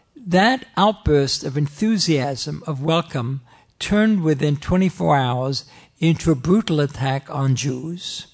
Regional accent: Vienna, Austria; I was born in Vienna, November 7th, 1929, to a lower middle class family

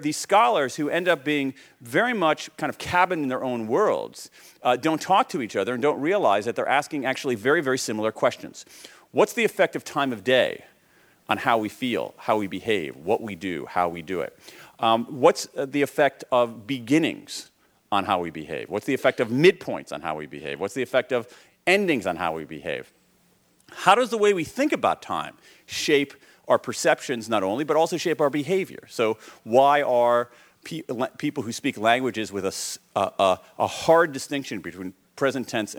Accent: Columbus, Ohio, United States; I grew up in Columbus, Ohio in the 1970s.

